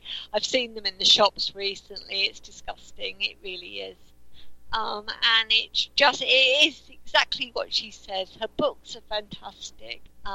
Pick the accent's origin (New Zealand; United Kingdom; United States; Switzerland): United Kingdom; England; I am from England, yes.